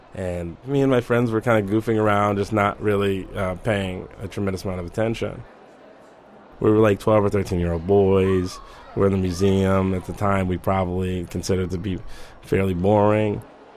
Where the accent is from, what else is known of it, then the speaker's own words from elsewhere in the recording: Evanston, Illinois, United States; I grew up in Evanston, which is the first northern suburb of Chicago City proper, where my mother lived, and I went to school there.